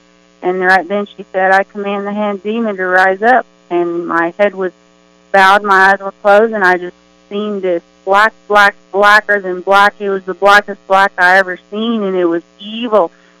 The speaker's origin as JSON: {"language": "English", "region": "Oklahoma", "country": "United States", "tie": "born or raised there", "also_born_or_lived": "Idaho", "said": "I was born in Idaho, and I grew up here in Oklahoma."}